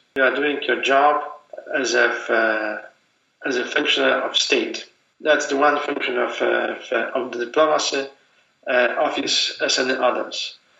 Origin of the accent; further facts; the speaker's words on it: Poland; not only of us, Polish, but also of our Ukrainian friends